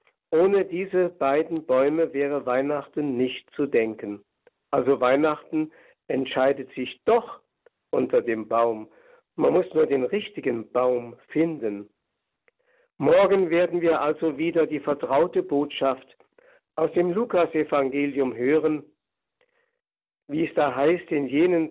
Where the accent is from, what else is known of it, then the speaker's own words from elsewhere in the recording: Hesse, Germany; wie auch ich zurzeit in meiner Heimat im Fuldaland bin.